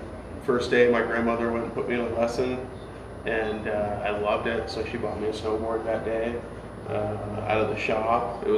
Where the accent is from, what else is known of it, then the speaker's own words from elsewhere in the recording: Baltimore, Vermont, United States; I'm from Vermont.